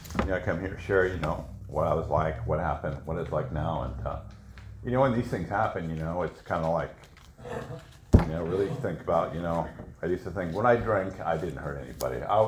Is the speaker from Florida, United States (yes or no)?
no; San Francisco, California, United States; I grew up in San Francisco, and I always felt different all my life.